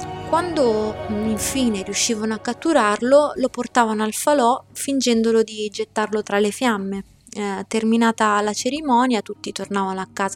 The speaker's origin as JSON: {"language": "Italian", "town": "Monza", "region": "Lombardy", "country": "Italy", "tie": "born or raised there", "said": "sono nata e cresciuta a Monza"}